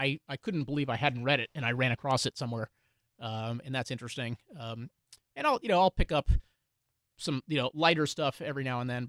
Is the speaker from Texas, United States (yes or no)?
yes; Houston, Texas, United States; I grew up in Houston.